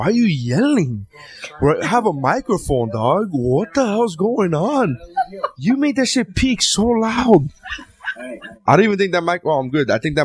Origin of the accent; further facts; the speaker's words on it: Miami, Florida, United States; I grew up in Miami, and it wasn't until I went to other cities as an adult that I realized, oh, you don't need a car everywhere.